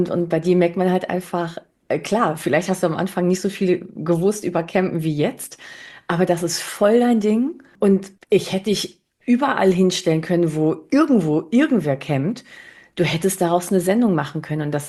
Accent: Spain; ich bin Spanierin, meine Eltern kommen eigentlich aus Andalusien.

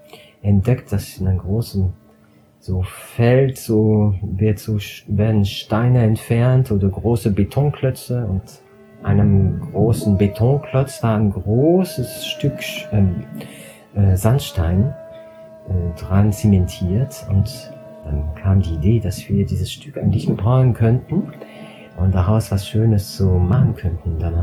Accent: Strasbourg, Grand Est, France; Ich komme aus Straßburg her, aus dem Elsass, aus Straßburg, aus der schönen Stadt Straßburg.

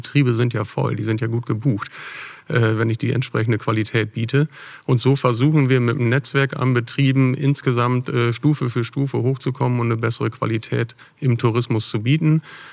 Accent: Lower Saxony, Germany; ich bin im Emsland aufgewachsen, ist durchaus vergleichbar, ländlicher Raum.

